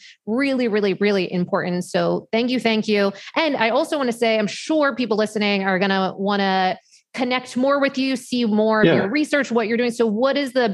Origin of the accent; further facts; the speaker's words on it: Maine, United States; also born or lived in Syracuse / Manhattan; now in Austin, United States; I grew up in Maine, went to school in Syracuse, lived in Manhattan for a bunch of years.